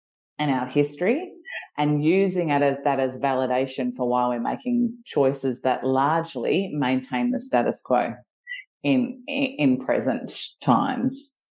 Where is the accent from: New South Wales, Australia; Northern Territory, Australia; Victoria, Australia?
Victoria, Australia; Geelong; I'm a girl from Geelong. I grew up in, you know, a rural town where, you know, I had a parent in the army and a parent who was kind of the founder of an organization.